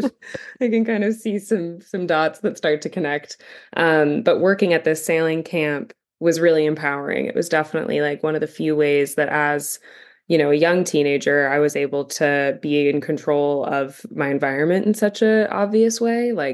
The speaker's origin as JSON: {"language": "English", "region": "New York", "country": "United States", "tie": "born or raised there", "said": "So I grew up on the Hudson River north of New York City, up in the Hudson Valley."}